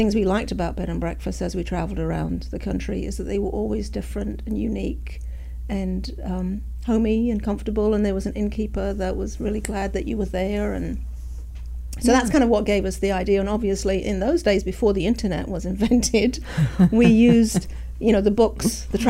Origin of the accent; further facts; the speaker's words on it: Hornchurch, London, United Kingdom; now in Tallahassee, United States; I'm from London. Actually, a little town just outside London, on the east side of London, called Hornchurch. And I've been in Florida for 30 years.